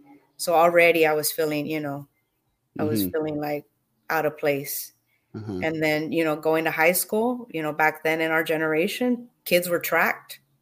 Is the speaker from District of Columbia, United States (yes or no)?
no; Hollister, California, United States; also born or lived in Gilroy; Well, I was born in Gilroy, raised in Hollister, but yeah, it's, this is where I grew up.